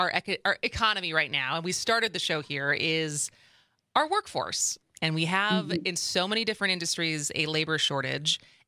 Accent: Wisconsin, United States; like I'm from Wisconsin. I lived away for 17 years. The pandemic brought me back.

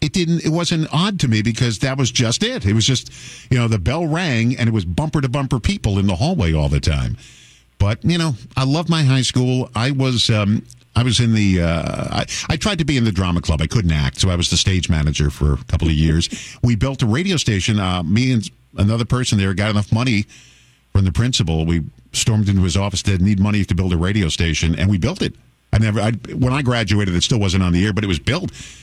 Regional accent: Massapequa, New York, United States; No, I grew up in New York. We didn't have tractors. And I was lucky, though. I grew up in a nice town of Massapequa.

